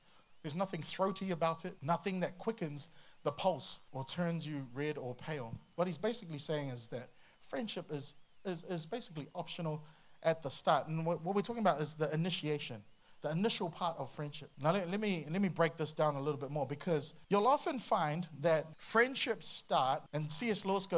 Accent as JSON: {"language": "English", "region": "Auckland", "country": "New Zealand", "tie": "born or raised there", "said": "Where we grew up in Auckland is one, clap, two, clap, boom, boom, clap, boom, clap."}